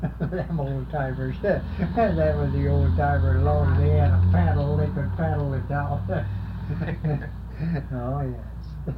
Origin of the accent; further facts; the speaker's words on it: Chicago, Illinois, United States; born there; Oh, yes, I was born in Chicago.